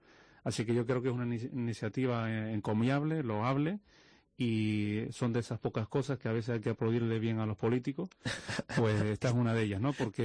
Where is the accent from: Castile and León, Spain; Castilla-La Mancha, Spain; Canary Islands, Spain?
Canary Islands, Spain; San Bartolomé de Tirajana; soy de San Bartolomé.